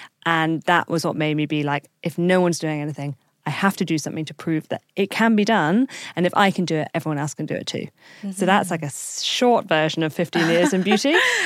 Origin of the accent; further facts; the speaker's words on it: Brighton, South East England, United Kingdom; I'm from Brighton